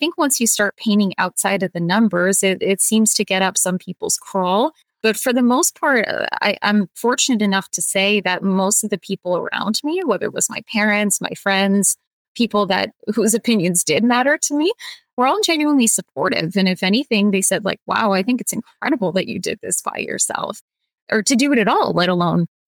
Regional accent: Toronto, Ontario, Canada; because I'm from Toronto.

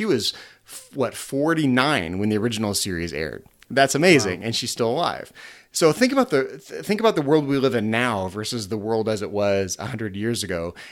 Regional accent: Vacaville, California, United States; She was born in 1917 in my hometown here in Vacaville.

